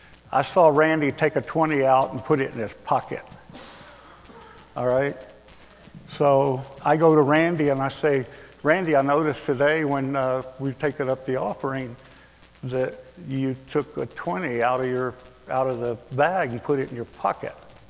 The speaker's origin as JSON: {"language": "English", "region": "Alabama", "country": "United States", "said": "because I guess I'm from Alabama, so I'm a little simple."}